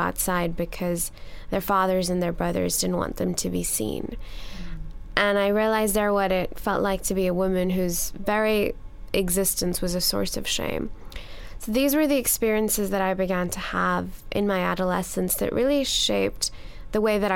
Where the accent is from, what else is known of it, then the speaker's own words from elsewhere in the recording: Pakistan; I was growing up in Pakistan at a time when there was a lot happening that was troubling.